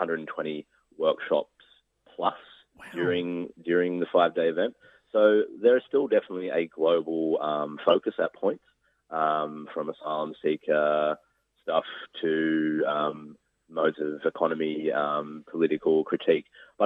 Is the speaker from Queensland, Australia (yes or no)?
no; Newcastle, New South Wales, Australia; I'm from Newcastle. I live in the biggest coal port in the world.